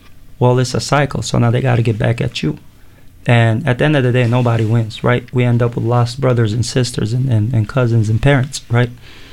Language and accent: English; Seattle, Washington, United States; I grew up in Seattle. I grew up in White Center in Seattle. It was an impoverished neighborhood.